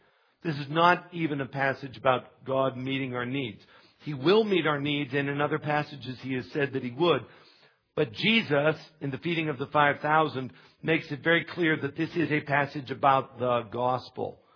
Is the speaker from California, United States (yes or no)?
no; Pennsylvania, United States; As I was raised in Western Pennsylvania, and by no means were we raised in poverty, but by 21st century New York standards, We were a pretty poor family.